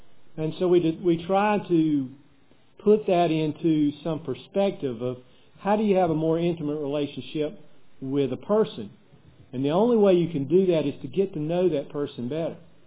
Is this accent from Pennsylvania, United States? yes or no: no; Reidsville, North Carolina, United States; I'm from North Carolina, Reidsville, North Carolina, in fact.